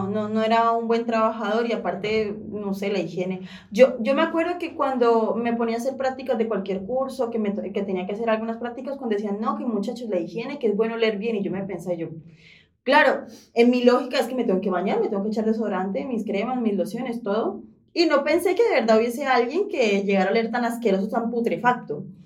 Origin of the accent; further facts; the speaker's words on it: Venezuela; now in Spain; Yo sé que soy venezolana, pero tampoco estoy allá.